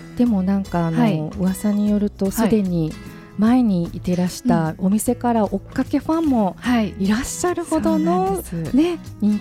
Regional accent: Osaka, Japan; 私も大阪の方なので

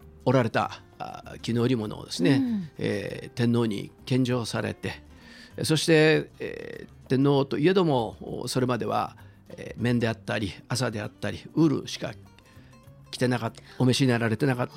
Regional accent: Kyoto, Japan; 私の小学校すぐその近くで生まれ育って、その今出川宮の近くにある、まあ、現在の西陣中央小学校、

